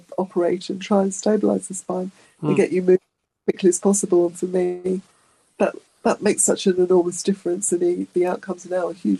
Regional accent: England, United Kingdom; moved away as an adult; also born or lived in London; now in Sydney, Australia; I'd arrived in Sydney a few years prior after I grew up in England and had worked in London for a number of years

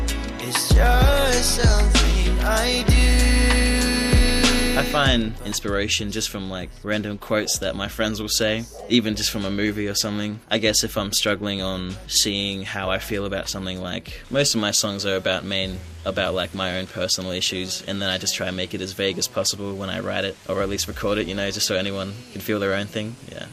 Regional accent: Cairns, Queensland, Australia; I was born and raised in Cairns, far north Queensland, you know.

